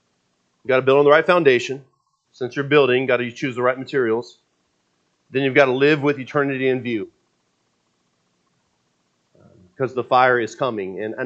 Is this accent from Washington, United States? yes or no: yes; Seattle, Washington, United States; And there was a Seattle fire. I grew up in Seattle.